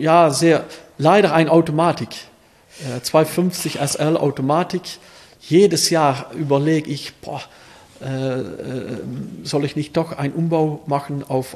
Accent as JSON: {"language": "German", "country": "Netherlands", "said": "Ich finde das Gesetz eigentlich, wie ich das jetzt sehe, als Holländer, finde ich das Gesetz in Deutschland eigentlich das Beste."}